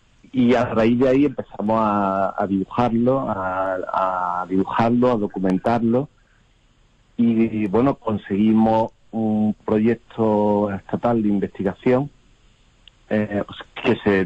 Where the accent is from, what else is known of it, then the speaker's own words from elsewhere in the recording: Jaén, Andalusia, Spain; No, yo soy de Jaén, yo nací en Jaén